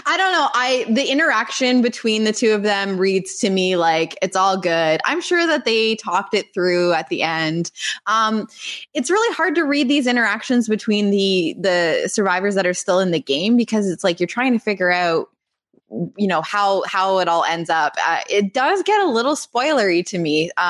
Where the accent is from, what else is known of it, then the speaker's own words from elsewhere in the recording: Ireland; I'm Irish. I can spot a ginger when I see one.